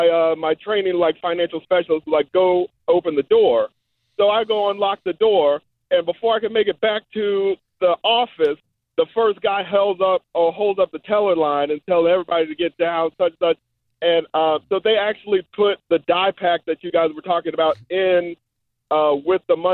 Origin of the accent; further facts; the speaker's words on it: Georgia, United States; And so I'm from Georgia. I'm in this place called Stone Mountain Memorial Drive